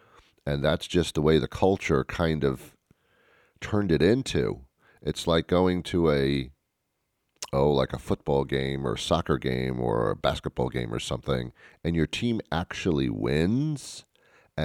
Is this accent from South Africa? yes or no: no; Teaneck, New Jersey, United States; also born or lived in New York City; So I say I'm from New York, and I really am. I was born in New York City. My family moved me out to Teaneck, New Jersey, because they couldn't leave me in New York City. I was just an infant.